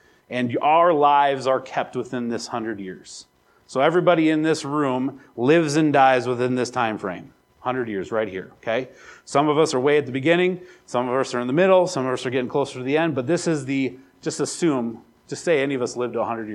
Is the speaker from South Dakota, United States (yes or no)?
yes; South Dakota, United States; We're South Dakotans. Okay, I grew up in South Dakota. We're very private, especially about our religion.